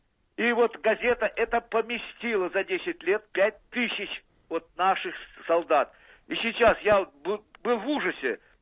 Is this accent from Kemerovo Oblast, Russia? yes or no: no; Moscow, Russia; Я из Москвы, руководитель Международного центра розыска без вести пропавших солдат Великой Отечественной войны.